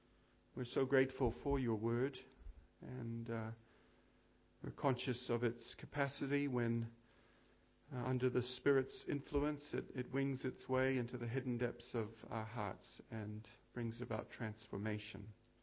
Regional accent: India; also born or lived in New Zealand; I'm a New Zealander, but I grew up in India as a missionary kid in an American boarding school.

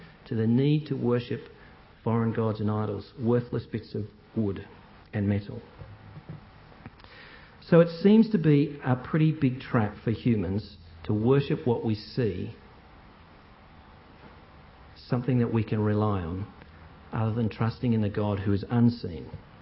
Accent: Geelong, Victoria, Australia; I grew up in Geelong

